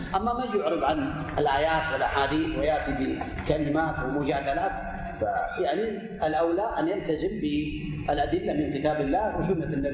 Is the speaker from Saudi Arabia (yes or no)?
yes; Saudi Arabia; عندنا في المملكة العربية السعودية